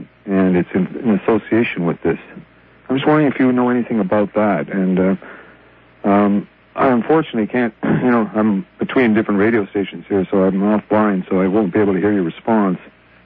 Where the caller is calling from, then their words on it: Hornby Island, British Columbia, Canada; I'm calling from Hornby Island out on the west coast here, Canada.